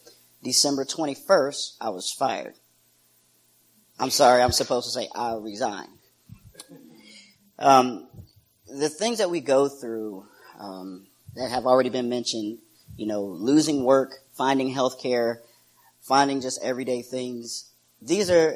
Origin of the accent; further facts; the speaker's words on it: South Carolina, United States; So I decided to stay home here, South Carolina. I transitioned here. I'm born and raised in South Carolina.